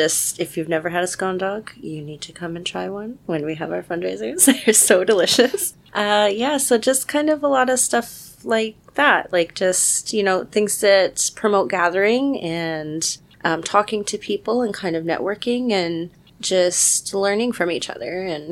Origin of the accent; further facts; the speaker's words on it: Potter Valley, California, United States; I am Pomo from Potter Valley, California.